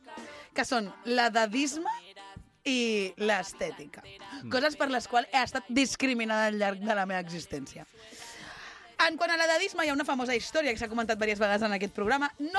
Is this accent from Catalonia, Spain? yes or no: yes; Catalonia, Spain; soc del Garraf